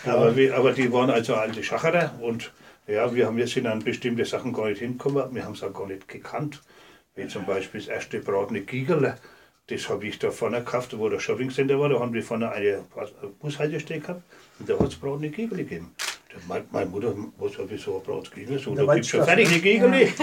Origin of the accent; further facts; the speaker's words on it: Höfen, Bavaria, Germany; Ich bin in Höfen aufgewachsen da drum. Und dann bin ich nach Oberasbach gezogen.